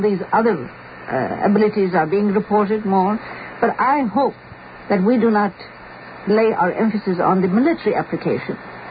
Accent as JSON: {"language": "English", "town": "Beirut", "region": "Beirut Governorate", "country": "Lebanon", "said": "I come from Beirut, Lebanon, from Turkey."}